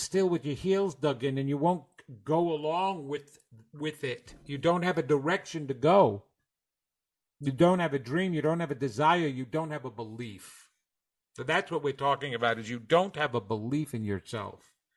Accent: New York, United States; accent: New York; listen to me, my New York accent just came in.

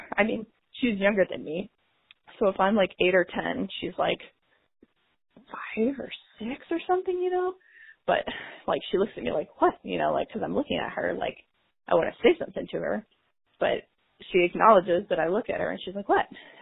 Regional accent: St. Louis, Missouri, United States

